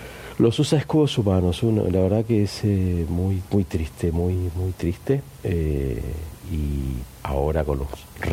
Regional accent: Argentina; como argentinos que somos

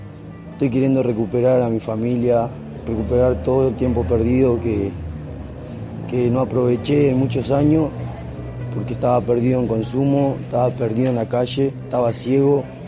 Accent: Buenos Aires, Argentina; vengo de Buenos Aires. Estoy peregrinando por las provincias que estamos ahora. Me encuentro en Mendoza, vengo de San Juan.

